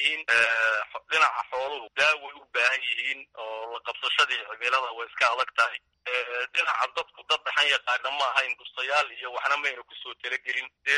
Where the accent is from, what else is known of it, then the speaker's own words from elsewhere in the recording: Birqod, Somali Region, Ethiopia; now in Harooreys, Ethiopia; waxaan ka imid gobolka jarar, gaar ahaan degmada birqod.